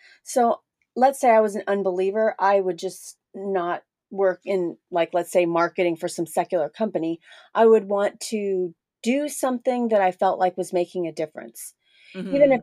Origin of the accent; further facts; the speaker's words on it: Honolulu, Hawaii, United States; And I grew up in Honolulu, Hawaii. Now, where I grew up, there are not very many Christians.